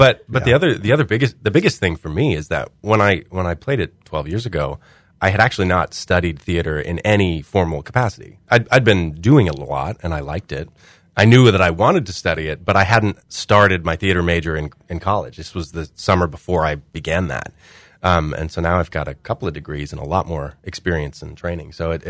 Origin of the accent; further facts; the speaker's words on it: Galesburg, Illinois, United States; also born or lived in Connecticut; I grew up in theater in Connecticut when I was a child, and then here in Galesburg when I was in high school.